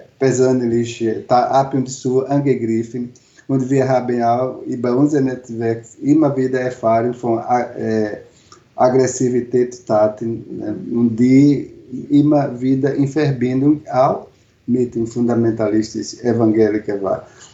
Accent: Recife, Pernambuco, Brazil; German is a second language; Recife ist meine Heimatstadt, Recife und Olinda sind, sie war sehr nahe Stadt

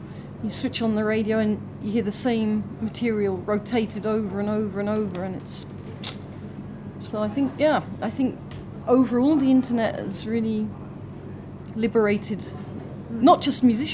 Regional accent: London, United Kingdom; I was born in London, and... In a terrace house, regular house, and then 10 meters away

